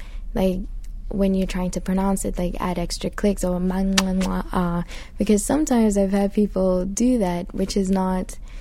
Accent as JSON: {"language": "English", "country": "Botswana", "said": "I'm from Botswana."}